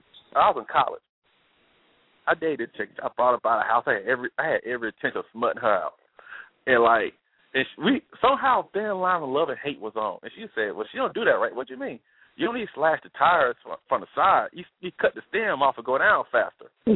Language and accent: English; Alabama, United States; especially because I'm from Alabama myself